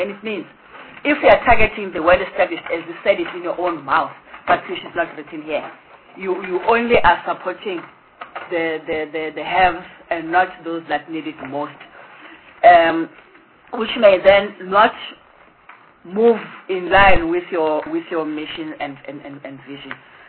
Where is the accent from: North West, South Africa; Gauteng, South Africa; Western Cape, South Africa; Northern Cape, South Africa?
Gauteng, South Africa; But I'm from Gauteng.